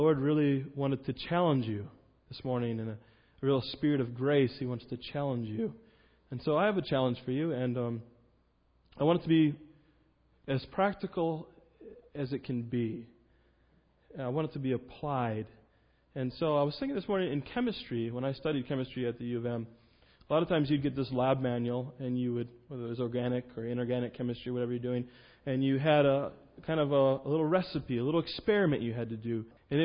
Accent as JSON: {"language": "English", "region": "Minnesota", "country": "United States", "tie": "born or raised there", "said": "And I grew up in Minnesota, going to this church."}